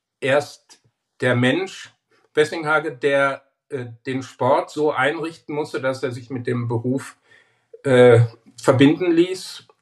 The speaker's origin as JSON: {"language": "German", "town": "Bad Eilsen", "region": "Lower Saxony", "country": "Germany", "tie": "born or raised there", "also_born_or_lived": "Hagen / Hanover / Braunschweig", "said": "Aber dort war ich nur 7 Jahre und dann gingen wir nach Niedersachsen, Hannover, Braunschweig und dann Bad Eilsen in der Nähe von Bückeburg. Dort habe ich mein Abitur gemacht und fühle mich eigentlich so als Niedersachse, als vielleicht auch Abkömmling des Weserberglands."}